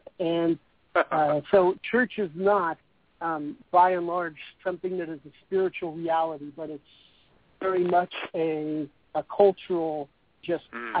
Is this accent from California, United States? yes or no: yes; California, United States; accent: Californian; they felt like they were in a Hollywood movie, they said, because of my Californian accent.